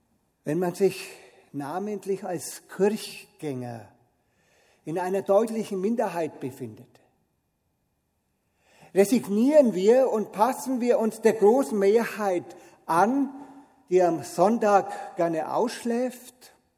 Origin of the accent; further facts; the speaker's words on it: Nuremberg, Bavaria, Germany; In meiner Kindheit in Nürnberg gab es für mich entweder Protestanten oder Katholiken.